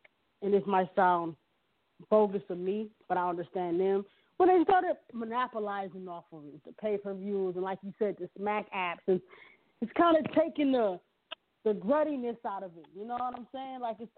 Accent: Midwest, United States; I'm from the Midwest, so I'm from the Midwest, so all the Midwest niggas, my guys

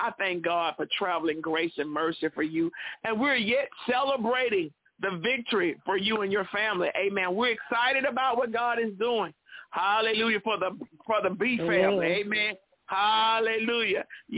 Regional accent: Mobile, Alabama, United States; I don't always tell the people where I'm from, but I am from Mobile, Alabama, and we are building kingdom families in these last and evil days.

